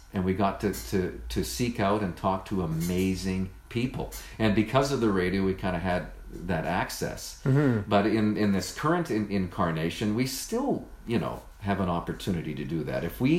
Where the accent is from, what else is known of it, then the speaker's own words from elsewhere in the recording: Victoria, Australia; I mean, it's my hometown. And, you know, I actually live about 3 kilometers from where I grew up. My house is like just down the road from my childhood home. Wow. So there was no real thought about leaving Victoria.